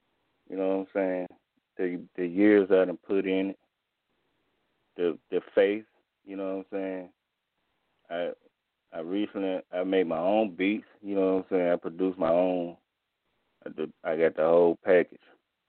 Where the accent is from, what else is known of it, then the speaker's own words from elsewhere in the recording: Birmingham, Alabama, United States; I'm from Birmingham, Alabama.